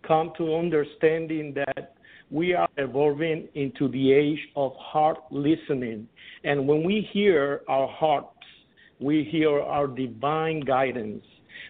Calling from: Tampa, Florida, United States; Tampa, Florida.

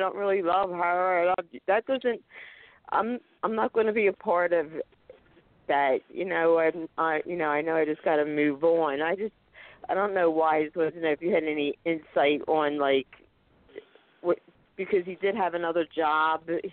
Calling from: Pennsylvania, United States; I'm from Pennsylvania.

